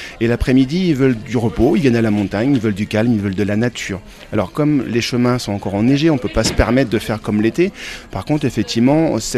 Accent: Brittany, France; Oui, moi je suis originaire de Bretagne, ça fait maintenant plus de 12 ans que je suis en montagne

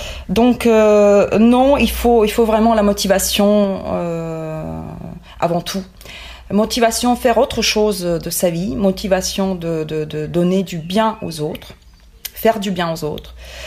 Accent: Split, Split-Dalmatia County, Croatia; donc je suis de Split, donc on n'était pas tellement touchés à cet endroit-là aussi

